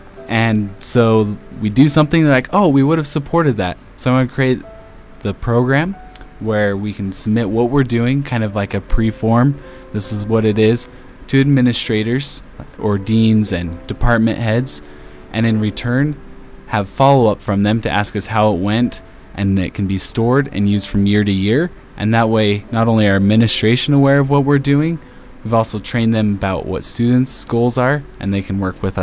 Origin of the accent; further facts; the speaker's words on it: Kaysville, Utah, United States; from Kaysville, Utah.